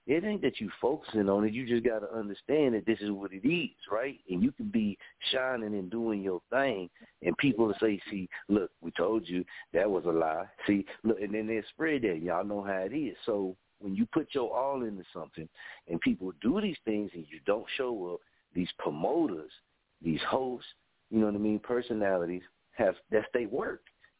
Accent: Stony, Oklahoma, United States; I'm from Stony, Oklahoma, man.

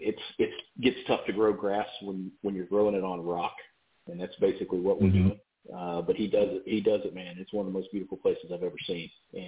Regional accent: West Virginia, United States; And everywhere I've ever been, and this includes my home state of West Virginia, I always get the answer, well, it's great, but there's always a but.

